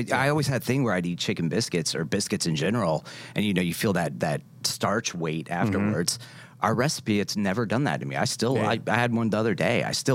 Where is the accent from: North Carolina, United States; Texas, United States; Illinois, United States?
North Carolina, United States; Raleigh; also born or lived in San Jose; I'm from... born in San Jose, California. Okay, there's a child, when I was nine, I moved to Raleigh.